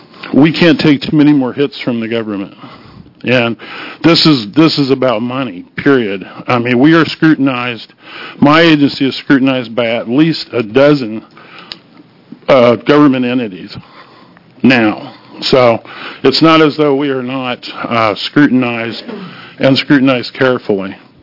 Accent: Bend, Oregon, United States; That's correct. I'm from Bend, Oregon.

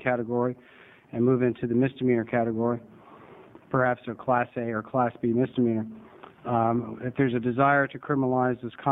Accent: Salem, Oregon, United States; from Salem.

